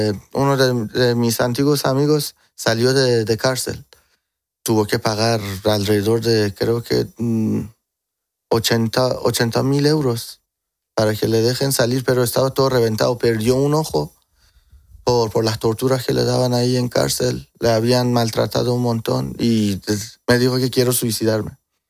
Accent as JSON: {"language": "Spanish", "country": "Spain", "tie": "born or raised there", "said": "ya estoy bastante acostumbrado. Creciendo aquí desde niño en España"}